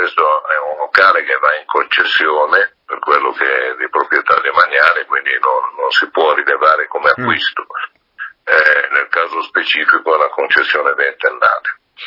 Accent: Genoa, Liguria, Italy; No, ero ad Albaro

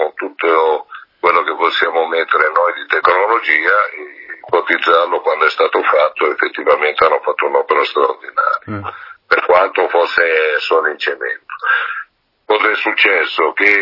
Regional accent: Genoa, Liguria, Italy; No, ero ad Albaro

